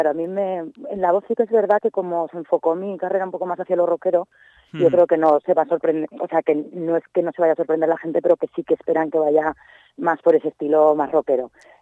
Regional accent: Netherlands; también pasé mi infancia y mi adolescencia en Holanda

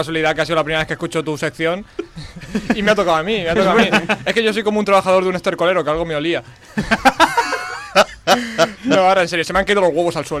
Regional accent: Spain; Pero como buen español, yo tengo un dicho.

